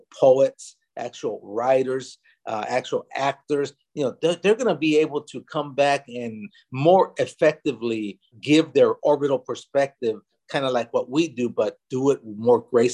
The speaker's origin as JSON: {"language": "English", "town": "Stockton", "region": "California", "country": "United States", "tie": "born or raised there", "said": "the Jose Hernandez Reaching for the Stars Foundation, in my hometown of Stockton"}